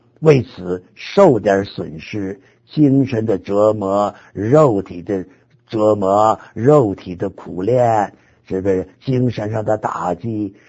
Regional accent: Beijing, China; 我说我也是北京的。哎，这样不套近乎就老乡了吗？我也是北京的。

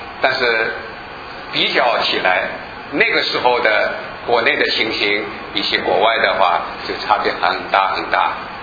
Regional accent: China; 我们中国人啊，那个时候啊，我们中国人实在是，就是为了衣食住行这个最基本的

